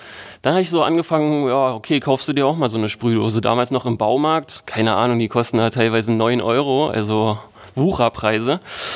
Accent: Berlin, Germany; Mellow Park ist so ein ganz bekannter Skatepark in Treptow-Köpenick, wo ich herkomme.

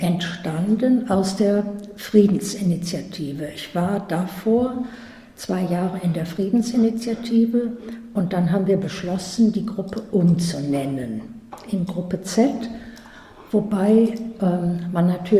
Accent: Königswinter, North Rhine-Westphalia, Germany; Nein, ich komme aus dem Rheinland, aus dem wirklichen Rheinland, am Rhein direkt aus Königswinter.

